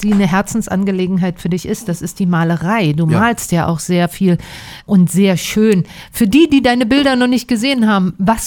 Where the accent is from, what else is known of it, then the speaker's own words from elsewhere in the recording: Berlin, Germany; So, dann frage ich mal als Berliner.